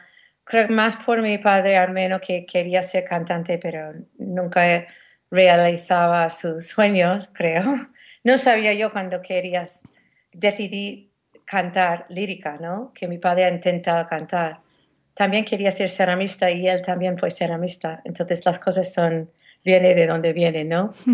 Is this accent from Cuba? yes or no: no; New York, United States; Siento muy neoyorquina y mis raíces son muy normales en mi entorno ahí. Aquí no tanto, ¿no? Siento como un andaluz hecho en una generación en Nueva York.